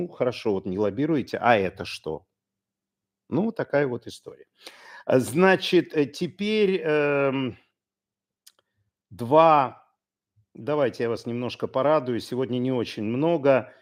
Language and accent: Russian; Lviv, Lviv Oblast, Ukraine; он львовянин, ну, вы понимаете, мой родной город.